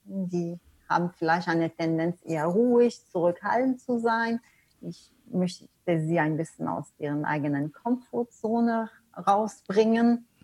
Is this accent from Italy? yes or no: no; Canada; German is a second language; also born or lived in Sweden; now in Germany; Ich komme aus Kanada, ich habe auch in Schweden gelebt.